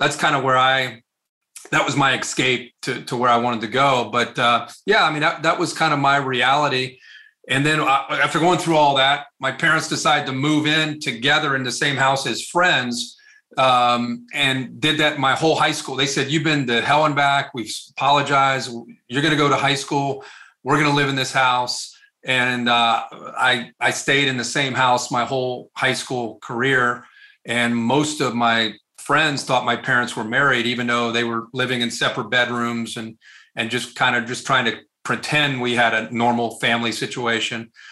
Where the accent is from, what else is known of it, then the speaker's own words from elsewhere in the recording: Dayton, Ohio, United States; also born or lived in Cincinnati; Yeah, I grew up in the Dayton area, and parents divorced when I was about 8. And so I moved around. I went to 8 different schools in 9 years. all in Southwest Ohio. So Dayton, Cincinnati, primarily in those areas.